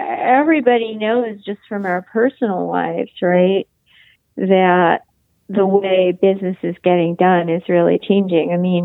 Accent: Northport, New York, United States; Okay, yeah, I grew up in Northport, New York, which is about halfway out on Suffolk County in Long Island.

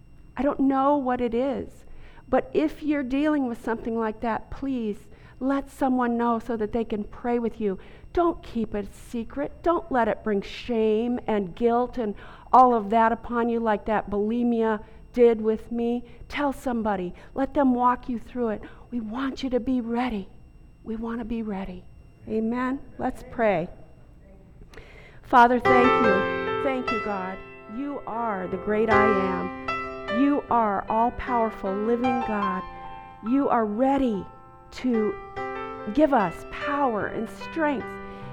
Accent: Montana, United States; now in San Antonio, United States; And they're made in North Dakota, which is border state to my home state of Montana.

